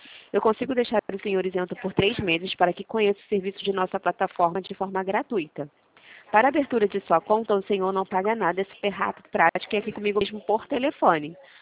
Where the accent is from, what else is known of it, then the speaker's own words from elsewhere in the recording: Rio de Janeiro, Brazil; Eu sou do Rio de Janeiro.